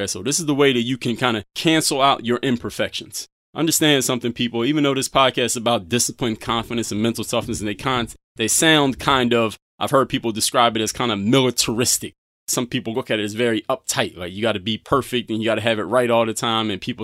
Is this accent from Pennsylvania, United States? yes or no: yes; Philadelphia, Pennsylvania, United States; I choose to get that Philly cheesesteak when I'm in my hometown of Philadelphia